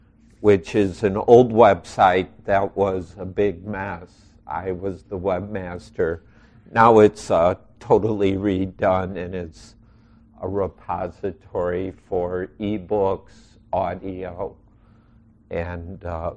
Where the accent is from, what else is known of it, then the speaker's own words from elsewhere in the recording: Chicago, Illinois, United States; Baltimore, Minneapolis, and Chicago, my hometown